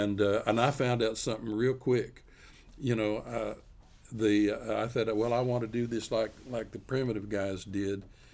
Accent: Texas, United States; even as a kid growing up in South Texas and messing. I was out crawling around the brush all the time

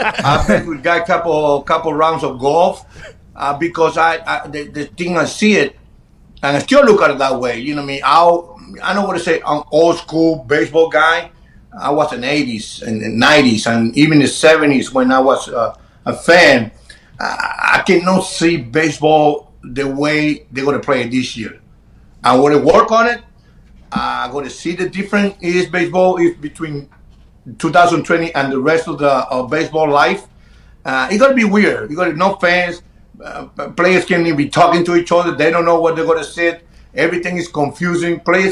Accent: Chicago, Illinois, United States; Well, remember, I grew up in Chicago. I grew up playing Chicago.

